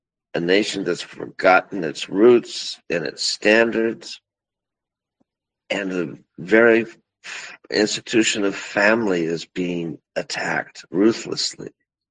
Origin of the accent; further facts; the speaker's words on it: West Virginia, United States; Actually, the head of the alignment is from my hometown, the spearhead, and he had an hour chat with President Trump last month.